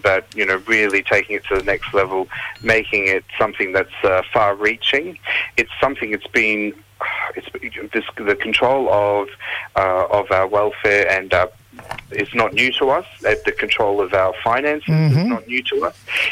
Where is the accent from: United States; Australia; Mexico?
Australia; Mapoon, Queensland; now in Cairns, Australia; So I'm from Western Cape of Cape York, so Marpoon and Gulf of Carpentaria, where we have ancestral links down to there as well with the Wangi tribe. So yes. We're based in Cairns these days